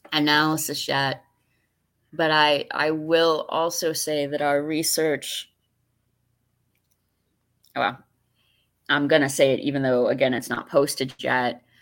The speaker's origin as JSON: {"language": "English", "region": "Florida", "country": "United States", "tie": "born or raised there", "said": "grew up in Florida, which, well, some people say is not the South, but is the South, in a conservative background."}